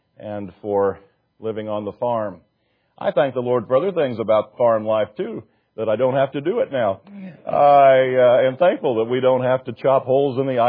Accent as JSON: {"language": "English", "town": "Ottawa", "region": "Kansas", "country": "United States", "tie": "born there", "said": "I was born in Ottawa, Kansas."}